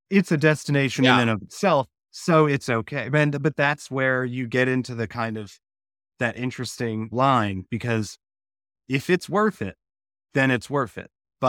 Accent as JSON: {"language": "English", "region": "Florida", "country": "United States", "lives_now": "Charleston, United States", "said": "I live in Charleston, South Carolina. I'm from Florida."}